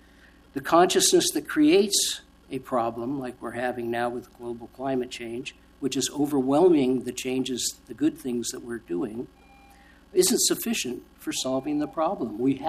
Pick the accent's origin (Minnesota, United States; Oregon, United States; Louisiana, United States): Oregon, United States; Portland; I'm proud to be a Portlander. I was born and raised in Portland.